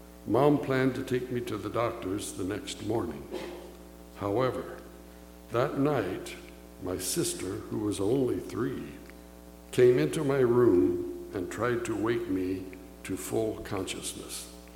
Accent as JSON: {"language": "English", "town": "Independence", "region": "Missouri", "country": "United States", "said": "from Independence, Missouri."}